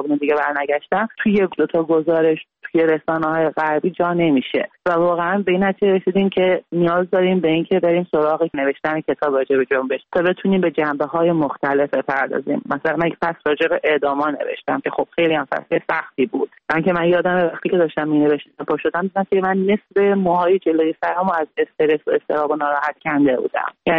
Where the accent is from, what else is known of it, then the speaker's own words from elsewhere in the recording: Iran; منم یه زن ایرانی ام که در طول جنگ به دنیا اومدم و با وجود همه محدودیت‌های جمهوری اسلامی که روی همه جنبه‌های سن تاثیر گذاشته بود بزرگ شدم.